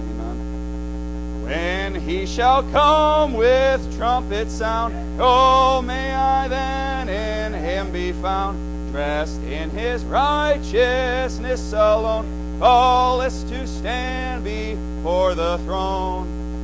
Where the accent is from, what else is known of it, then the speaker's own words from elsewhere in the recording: Wisconsin, United States; This is the barn I worked in growing up in Wisconsin. I grew up on a dairy farm